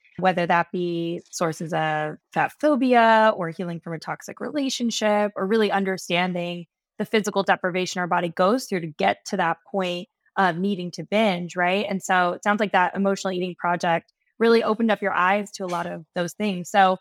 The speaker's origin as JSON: {"language": "English", "region": "Ohio", "country": "United States", "said": "Yeah, I'm from like central Ohio originally."}